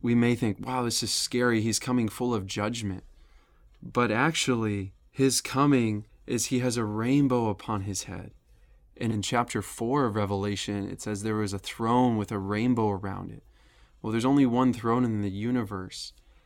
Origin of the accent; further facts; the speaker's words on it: California, United States; Or for me, I grew up in California and I really like In-N-Out Burger.